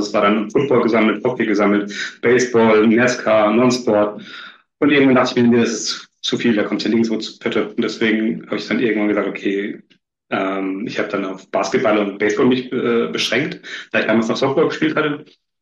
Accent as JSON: {"language": "German", "region": "Rhineland-Palatinate", "country": "Germany", "tie": "born or raised there", "said": "Also ich bin damals in der Nähe von Kaiserslautern aufgewachsen."}